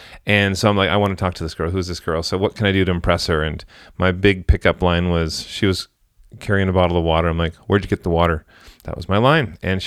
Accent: Vancouver, British Columbia, Canada; So I'm from Vancouver

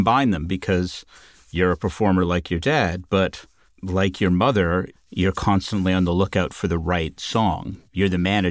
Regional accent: Ontario, Canada; You're reminding me because I grew up in Southern Ontario

